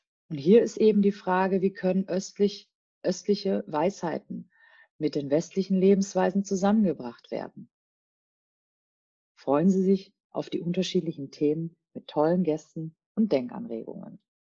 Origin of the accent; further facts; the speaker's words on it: Germany; als Deutsche indischen Ursprungs habe ich vor circa 15 Jahren meine Berufung entdeckt und lieben gelernt.